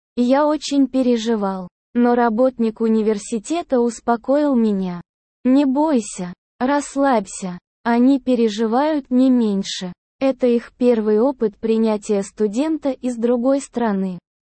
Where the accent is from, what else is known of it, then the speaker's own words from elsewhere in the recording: Saint Petersburg, Russia; now in California, United States; Всем привет из солнечной Калифорнии. … Уже 8 лет я проживаю в США. Я родился и вырос в Питере.